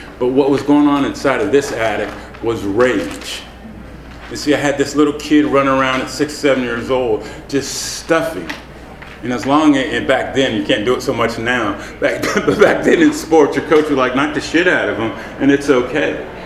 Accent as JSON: {"language": "English", "town": "Citrus Heights", "region": "California", "country": "United States", "tie": "born or raised there", "said": "For me, I'm from Sacramento, California. I grew up in Citrus Heights."}